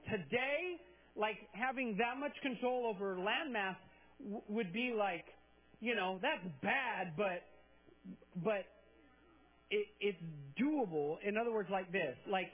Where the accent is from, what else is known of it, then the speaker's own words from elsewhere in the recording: Texas, United States; born there; I can say that because I was born in Texas